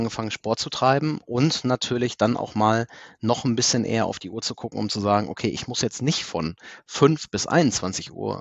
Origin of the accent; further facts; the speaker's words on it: Germany; Aber im Großen und Ganzen geht es uns ja hier in Deutschland trotzdem sehr, sehr, sehr, sehr gut. Und wenn wir als Deutsche, so sage ich das jetzt einfach mal, am Meckern sind